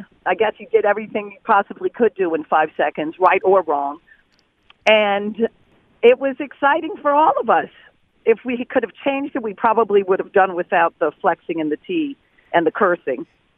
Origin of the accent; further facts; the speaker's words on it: New Jersey, United States; Well, we're from Jersey.